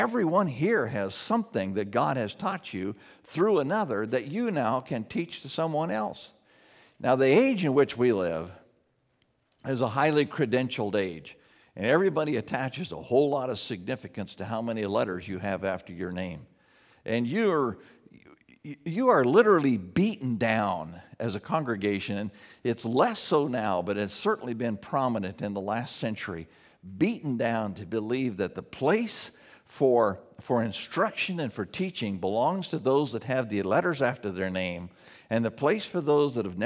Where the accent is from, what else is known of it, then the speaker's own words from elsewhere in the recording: Buffalo, Wyoming, United States; Buffalo, Wyoming, which would be a far more desirable place. My hometown.